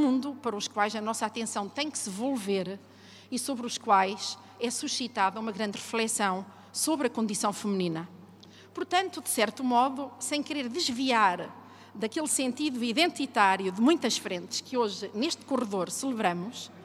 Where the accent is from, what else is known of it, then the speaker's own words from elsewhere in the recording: North, Portugal; Eu sou do Norte, não sou minhota e recebi, em parte, uma cultura que ainda se aparenta com a cultura minhota.